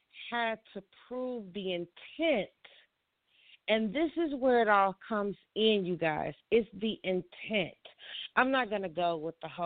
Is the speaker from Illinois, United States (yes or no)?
yes; Chicago, Illinois, United States; So, you all know I'm from Chicago, and I made a trip to check on my mom and my mother-in-law and my family that lives in Chicago and the surrounding areas.